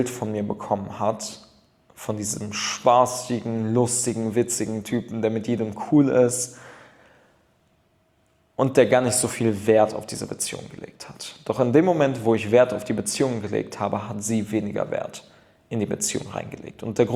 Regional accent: Düsseldorf, North Rhine-Westphalia, Germany; ich komme aus Düsseldorf

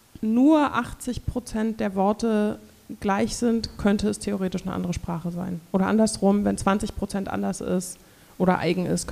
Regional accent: Berlin, Germany; in Steglitz.

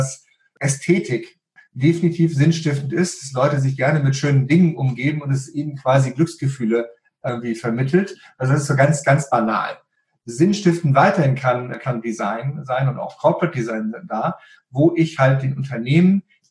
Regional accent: Paris, Île-de-France, France; now in Germany; Ich bin aufgewachsen in Paris, das betrachte ich auch bis heute als meine Heimat. In Deutschland habe ich mich dann mit 27 Jahren selbstständig gemacht

